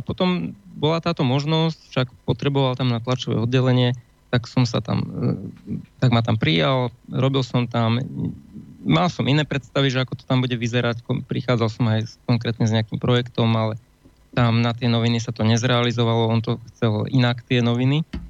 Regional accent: Banská Bystrica, Banská Bystrica Region, Slovakia; Áno, som Bystričan, ale hľadal som všade možne.

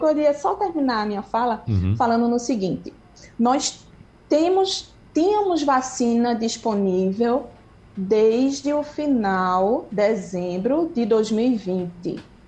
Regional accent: Brazil; Wagner, eu sou brasileira, não desisto nunca.

